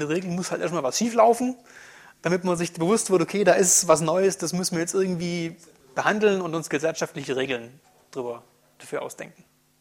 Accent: Baden-Württemberg, Germany; Kann es passieren, dass ich meine Identität verliere, zum Beispiel jetzt als Schwabe

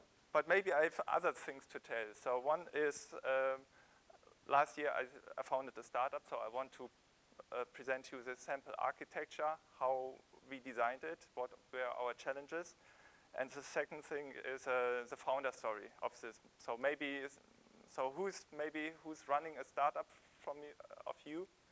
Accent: Sankt Augustin, North Rhine-Westphalia, Germany; English is a second language; So I come from St. Augustine, and to prove you, I copied my first application

